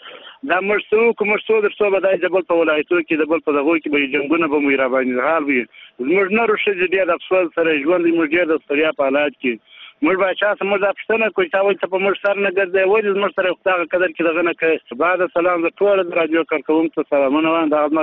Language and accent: Pashto; Sangin, Helmand, Afghanistan; زه د هلمند سنگین ولسوالۍ یم